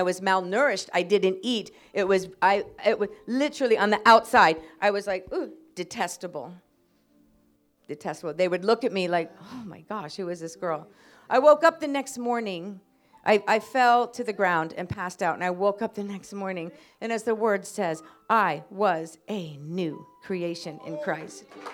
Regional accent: United States; I'm from the United States. I live in California, and I lived on the streets in California.

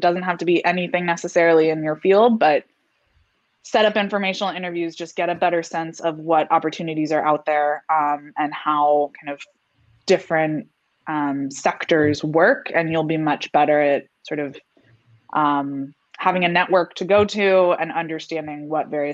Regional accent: California, United States; And I grew up in Northern California, and I think what I absorbed out of history lessons in my school

